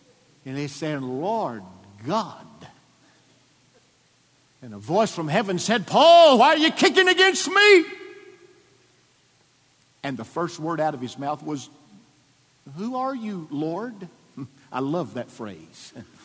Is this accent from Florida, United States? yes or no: yes; Pensacola, Florida, United States; She said, you're from Pensacola, aren't you? I said, yes.